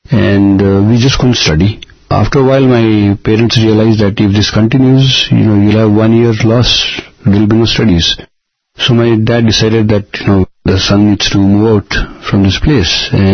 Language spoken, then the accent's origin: English; Darjeeling, West Bengal, India; Yes, I'm a typical Nepali guy from Darjeeling. Yes. And I grew up in an ICC school.